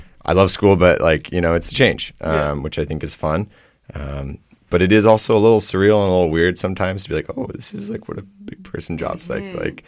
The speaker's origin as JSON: {"language": "English", "country": "Hong Kong", "tie": "born or raised there", "also_born_or_lived": "United States", "moved": "as an adult", "lives_now": "Vancouver, Canada", "said": "I was born in the U.S., but I grew up in Hong Kong and slowly made my way out here to UBC for university"}